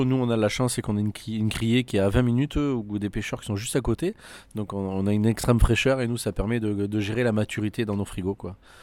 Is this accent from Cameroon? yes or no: no; Vergèze, Occitanie, France; also born or lived in Nîmes; Donc je suis né à Nîmes, j'ai vécu dans ce village qui s'appelle La Vergèse, à côté dans le Gard.